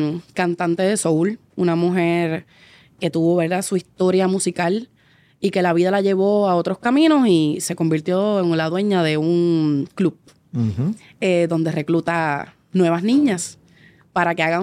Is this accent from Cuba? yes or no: no; Naranjito, Puerto Rico; Y tuvimos un evento en mi pueblo. Yo soy de Naranjito.